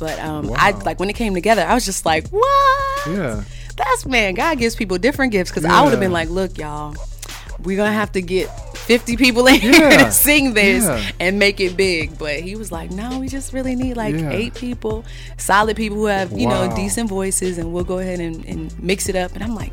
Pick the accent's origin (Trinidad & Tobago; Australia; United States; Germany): United States; New York; now in Nashville, United States; I'm originally from New York. Mm-hmm. Came down to Nashville.